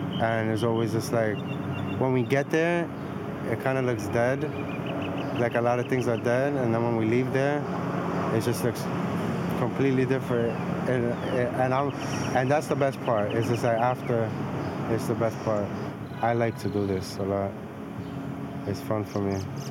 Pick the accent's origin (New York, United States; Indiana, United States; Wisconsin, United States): New York, United States; Brooklyn; I'm from Brooklyn.